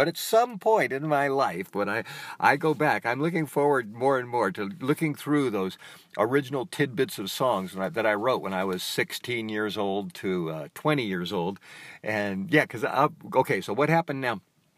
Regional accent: California, United States; And because I was from California

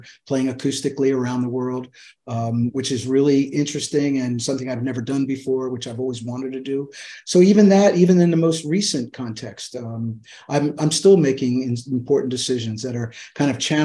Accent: Pennsylvania, United States; But of course, that led me to growing up in Pennsylvania, ending up at Temple University

